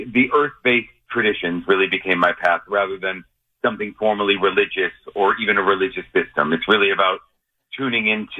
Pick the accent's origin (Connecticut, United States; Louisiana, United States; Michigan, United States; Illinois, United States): Michigan, United States; Mount Clemens; also born or lived in Boston / New York City; Oh, I'm from Mount Clemens originally.